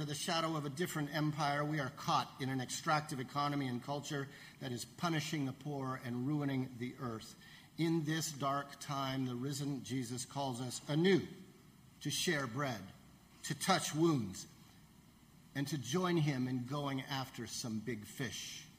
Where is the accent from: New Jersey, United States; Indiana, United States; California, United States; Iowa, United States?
California, United States; South Pasadena; now in Ventura County, United States; For one, I grew up in South Pasadena.